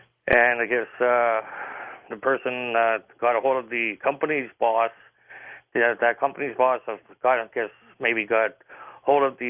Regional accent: Canada; since I'm a Canadian citizen

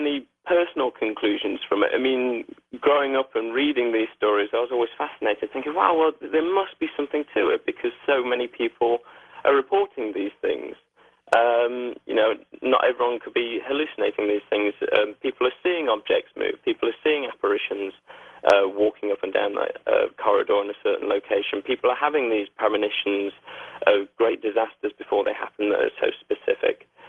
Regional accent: East Midlands, United Kingdom; I grew up in Nottinghamshire in the UK, and I've still got family there.

